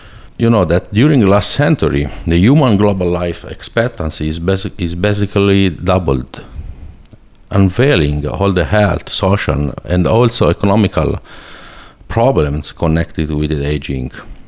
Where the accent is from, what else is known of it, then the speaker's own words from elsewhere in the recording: Tuscany, Italy; English is a second language; moved away as an adult; also born or lived in Netherlands / Turin, Italy; I come from Tuscany, that is in the middle of Italy, and I get my studies there in Siena, and then I move in Netherlands, and then I move again in the north of Italy. So my last 5 years I was in Torino